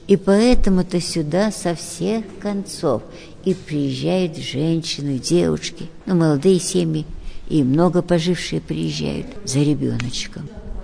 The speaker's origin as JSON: {"language": "Russian", "town": "Yekaterinburg", "region": "Sverdlovsk Oblast", "country": "Russia", "tie": "born or raised there", "said": "Пришла книга храма Екатеринбурга. Карта моего родного города."}